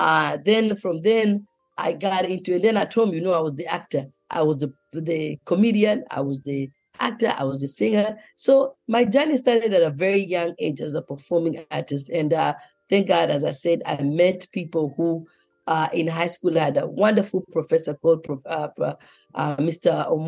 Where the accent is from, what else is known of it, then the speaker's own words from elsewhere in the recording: Mombasa, Mombasa County, Kenya; also born or lived in Nairobi; Well, I was born in Nairobi. That is Nairobi, Kenya. And partly when I was in kindergarten, we moved to Mombasa, which is another city in Kenya. And my childhood, that part that I remember the most was living in Mombasa.